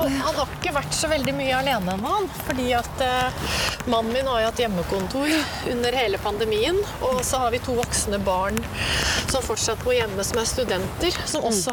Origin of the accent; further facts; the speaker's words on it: Jessheim, Akershus, Norway; moved away as an adult; also born or lived in Hamar / Nittedal / Hakkadal; Og så har jeg bodd litt sånn Nittedal og Hakkadal. Og så flyttet vi til Jessheim da jeg var 7 år og skulle begynne på skolen. Mm. Og der bodde jeg til jeg var 18-19 og flyttet hjemmefra for å studere.